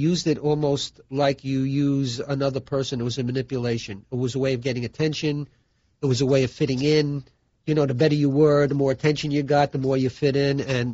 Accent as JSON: {"language": "English", "town": "Bronx", "region": "New York", "country": "United States", "tie": "born or raised there", "said": "I grew up in the Bronx, and you were defined by your environment, by how good a ball player you were."}